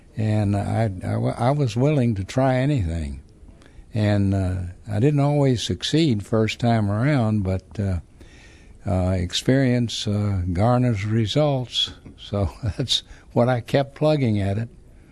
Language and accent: English; Charlottesville, Virginia, United States; I grew up in the University section of Charlottesville, actually on Brandon Avenue, which runs south of South Chain Gate near the hospital.